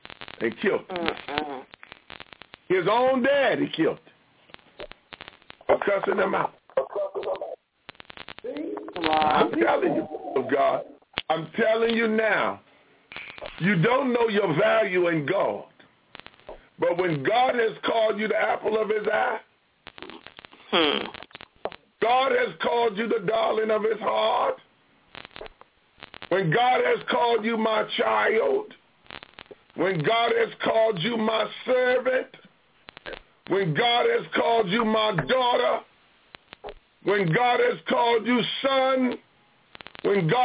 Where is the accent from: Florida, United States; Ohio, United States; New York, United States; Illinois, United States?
Illinois, United States; Chicago; I know this lawyer don't know I'm from the west side of Chicago. She don't know that I'm from Al Capone's neighborhood.